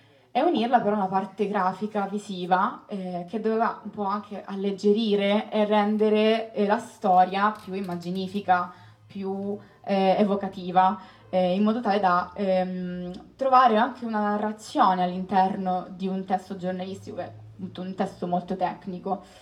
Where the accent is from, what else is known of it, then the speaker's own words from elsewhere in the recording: Palermo, Sicily, Italy; now in Rome, Italy; sono venuta a vivere qua appunto per studiare, come moltissimi altri fuori sede, io vengo da Palermo